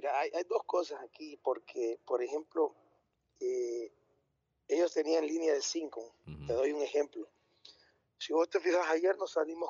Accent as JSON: {"language": "Spanish", "country": "El Salvador", "said": "como todo salvadoreño, pienso yo"}